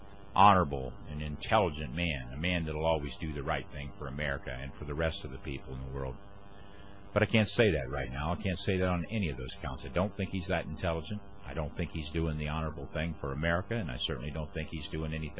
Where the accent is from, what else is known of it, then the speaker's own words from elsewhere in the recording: United States; I was embarrassed as an American to say, my God, there's the President of the United States